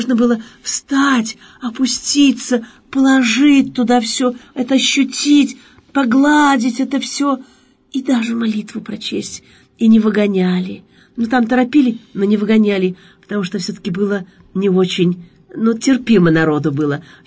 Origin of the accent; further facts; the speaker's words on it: Yekaterinburg, Sverdlovsk Oblast, Russia; Я вот из Екатеринбурга.